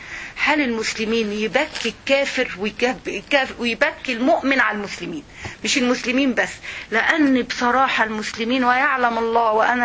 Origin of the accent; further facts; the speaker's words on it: Egypt; لما يقولوا لك ان احنا عندنا في مصر مثلا احسن صناعة هي صناعة الغزل والنسيج